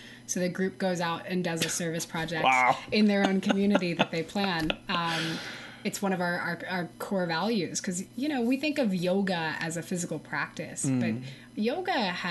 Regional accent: Texas, United States; It was a barbecue restaurant, and I'm from Texas, so it was easy.

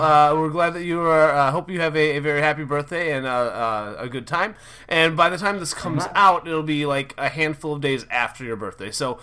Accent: Minnesota, United States; I'm originally from Minnesota, and so it gets even colder up there.

